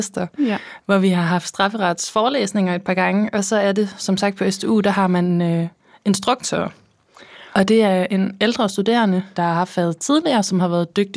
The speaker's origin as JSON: {"language": "Danish", "region": "Region of Southern Denmark", "country": "Denmark", "accent": "Funen", "said": "jeg er stolt fynbo"}